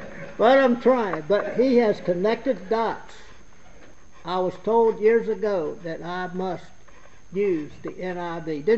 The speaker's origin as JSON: {"language": "English", "region": "Southern United States", "country": "United States", "said": "I'm a Southerner, but I'm also stubborn."}